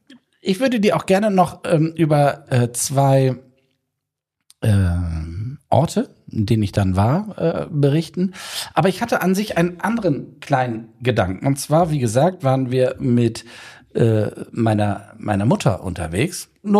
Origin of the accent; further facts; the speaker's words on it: Hamburg, Germany; ich habe mir kurz überlegt, ob ich den Shuttlebus besteige und mir meine Heimatstadt angucke